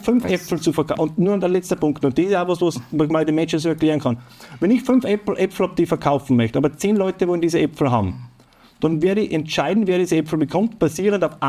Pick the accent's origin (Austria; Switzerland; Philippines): Austria; Upper Austria; in Oberösterreich, wo ich herkomme, man hört es ja zeitweise